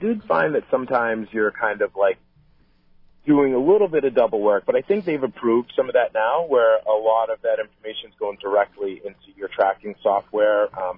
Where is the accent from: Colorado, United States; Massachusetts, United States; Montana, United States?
Massachusetts, United States; And I think I'm from the South Shore of Massachusetts and outside of Boston.